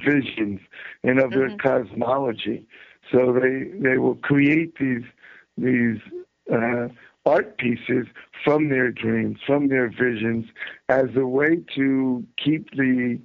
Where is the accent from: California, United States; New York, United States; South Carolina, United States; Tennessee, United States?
New York, United States; also born or lived in New Jersey; I could survive growing up in New York and New Jersey.